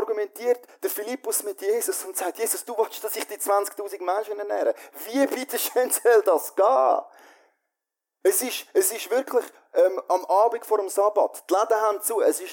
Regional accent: Switzerland; wir als Schweizer können uns mit dem Denken ein Stück weit identifizieren

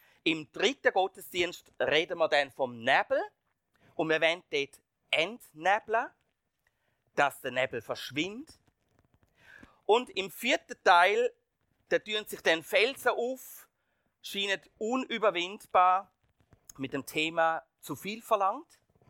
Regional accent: Switzerland; es ist ein gutes Gefühl, als Schweizer auszureisen, aber als Schweizer auch wieder retour zu kommen.

